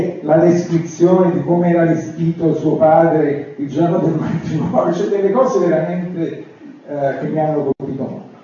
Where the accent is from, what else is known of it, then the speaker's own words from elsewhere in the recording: Naples, Campania, Italy; now in Florence, Italy; io sono napoletano, quindi sono da poco a Firenze